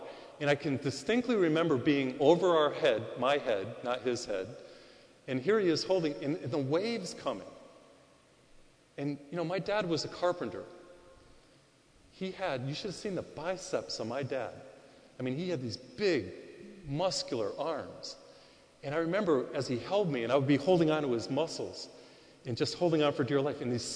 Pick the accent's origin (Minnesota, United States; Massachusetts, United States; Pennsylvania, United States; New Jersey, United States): Massachusetts, United States; I grew up in Massachusetts. We used to go to Cape Cod, or as they say in Boston, Cape Cod.